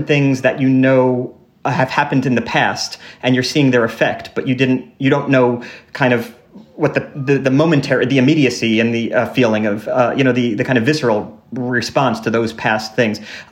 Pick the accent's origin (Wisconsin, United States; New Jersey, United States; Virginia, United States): New Jersey, United States; I grew up in New Jersey. I knew no one who was in the military.